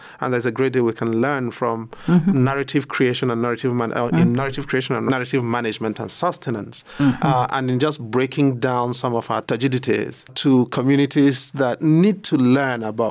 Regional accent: Nigeria; Because if I don't do it as a Nigerian, foreigners are going to do it

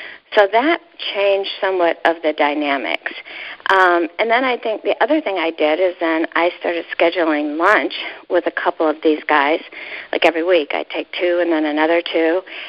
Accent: Ohio, United States; I was brought up in Ohio and nobody exercised and all that.

